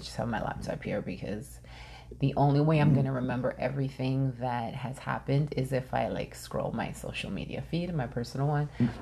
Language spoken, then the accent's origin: English; Yonkers, New York, United States; I'm from Yonkers, and … is like the GOAT. Not just in Yonkers, but like everywhere. But when you're from Yonkers, from the same part of town that he's from, it really hits you when someone passes away.